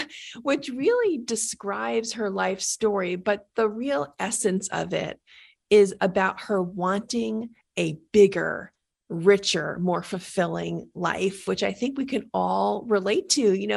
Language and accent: English; New York City, New York, United States; So I'm from New York, and I grew up in the Bronx.